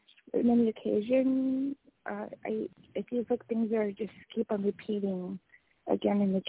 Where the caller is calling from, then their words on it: Spain; I'm calling from overseas.